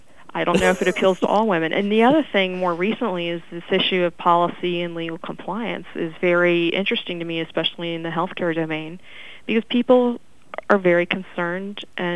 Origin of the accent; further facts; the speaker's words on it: Milledgeville, Georgia, United States; born there; I was born in Milledgeville, so that was appealing to me.